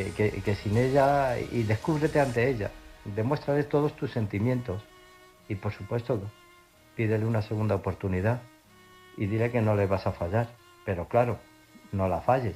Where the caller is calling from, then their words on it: Illescas, Castilla-La Mancha, Spain; de Illescas.